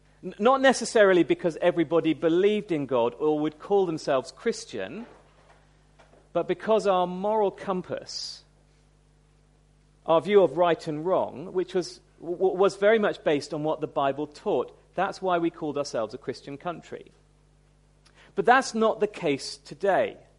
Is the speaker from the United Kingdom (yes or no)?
yes; United Kingdom; And do you know, that appeals to us as British people, doesn't it?